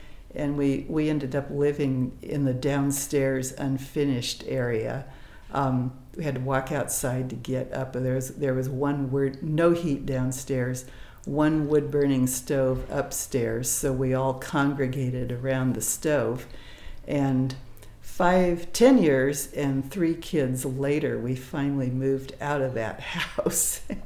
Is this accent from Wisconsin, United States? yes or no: no; Lafayette, California, United States; I grew up in Lafayette and went to UC Berkeley, and I hated Berkeley.